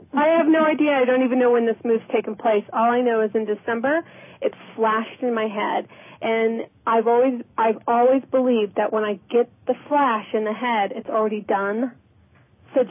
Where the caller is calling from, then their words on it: Colorado, United States; Colorado.